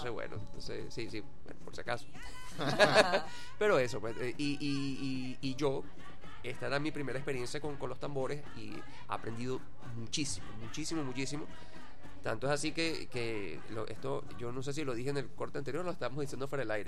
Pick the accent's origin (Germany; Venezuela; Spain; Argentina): Venezuela; Eso forma parte de nuestra idiosincrasia como venezolanos. Nosotros somos una fusión del blanco, del negro y del indio.